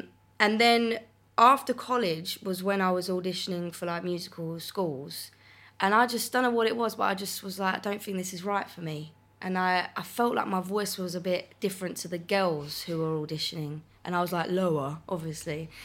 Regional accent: East of England, United Kingdom; Grew up in Essex.

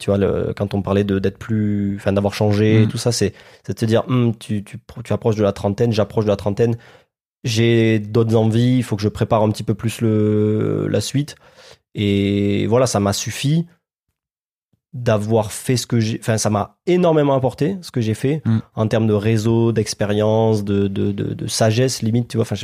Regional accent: Alès, Occitanie, France; à Alès, ma ville natale.

